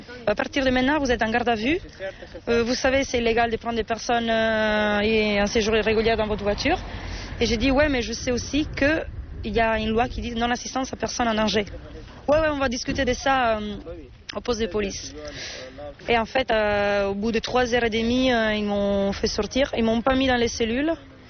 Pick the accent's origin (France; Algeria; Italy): Italy; En plus, je ne suis pas française, je suis italienne.